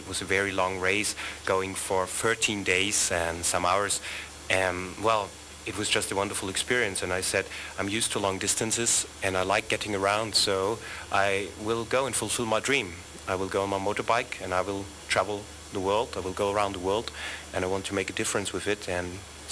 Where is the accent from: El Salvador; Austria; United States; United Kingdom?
Austria; Vienna; Oh, just in my hometown. I started in Vienna, Austria